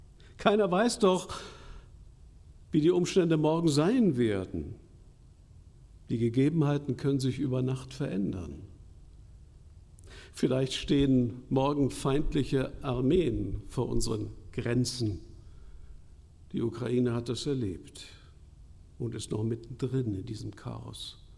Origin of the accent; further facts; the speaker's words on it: Hamburg, Germany; ich komme aus Hamburg